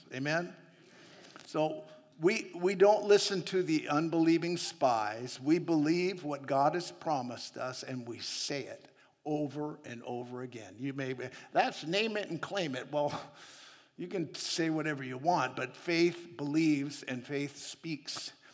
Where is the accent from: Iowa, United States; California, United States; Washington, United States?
Washington, United States; Seattle; You know, I grew up in Seattle area. I know about getting stuck in mud.